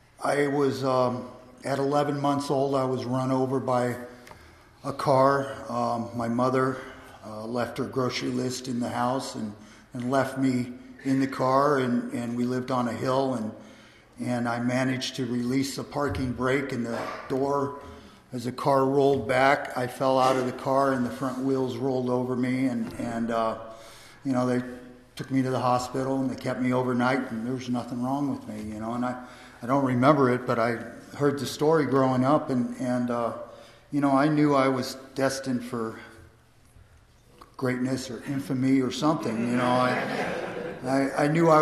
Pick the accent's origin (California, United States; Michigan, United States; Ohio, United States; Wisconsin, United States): Ohio, United States; Columbus; I grew up, I was born in Columbus, Ohio, on Columbus Day. My parents were married on Columbus Day. I come from a very famous Italian family